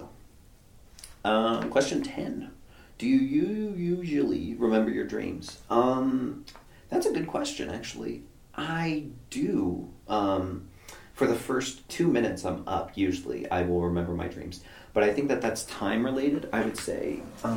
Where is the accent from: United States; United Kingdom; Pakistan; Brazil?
United States; Texas; where I was in my current town, or the town I grew up in Texas.